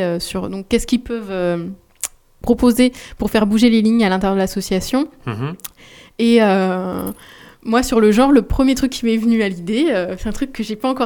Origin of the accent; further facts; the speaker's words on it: Paris, Île-de-France, France; moved away; moi j'ai grandi à Paris, hein, je suis partie il n'y a pas si longtemps quelque part, arrivée en province